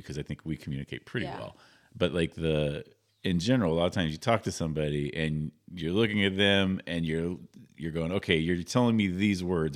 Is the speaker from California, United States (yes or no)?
yes; California, United States; people think that I have an accent, like I'm from Oklahoma or something. I've lived in California my whole life.